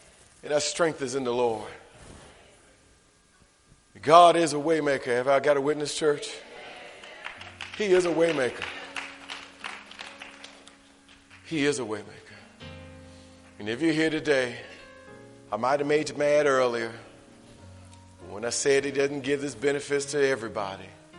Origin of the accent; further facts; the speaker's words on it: Pontiac, Michigan, United States; in my hometown, right outside Detroit in Pontiac, Michigan